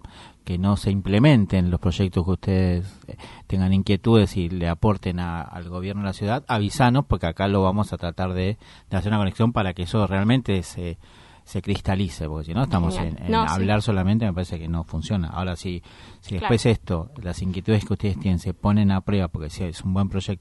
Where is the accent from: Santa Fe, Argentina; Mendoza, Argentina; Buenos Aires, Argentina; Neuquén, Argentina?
Buenos Aires, Argentina; Villa Devoto; porque soy de Devoto, así que mi admiración y felicitaciones para ellos también.